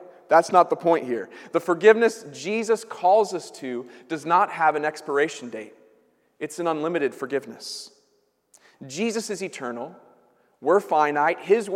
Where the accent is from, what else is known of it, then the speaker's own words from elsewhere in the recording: United States; So, as many of you know, I'm an American, but I never really got the knack for America's game.